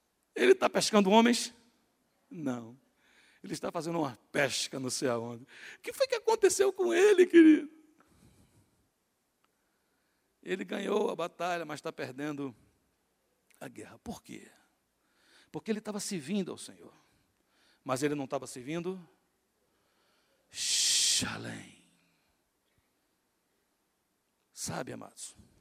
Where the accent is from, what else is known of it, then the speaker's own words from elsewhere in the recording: Natal, Rio Grande do Norte, Brazil; born there; Eu nasci em Natal, Rio Grande do Norte, morei em Natal por 30 e tantos anos, viajei em muitos lugares, mas eu continuo sendo o quê? Nordestino. Então, quando eu falo, eu carrego comigo um sotaque o quê? Nordestino.